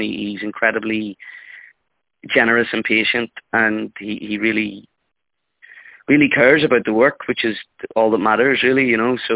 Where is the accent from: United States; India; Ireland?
Ireland; the thing that is kind of brilliant about being an Irish actor is the community is incredibly tight-knit and we all kind of know each other.